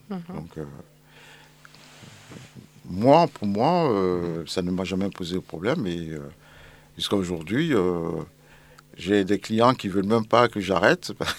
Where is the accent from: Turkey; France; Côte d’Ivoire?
Côte d’Ivoire; Donc, en tant qu'Ivoirien, c'est sûr que je vais...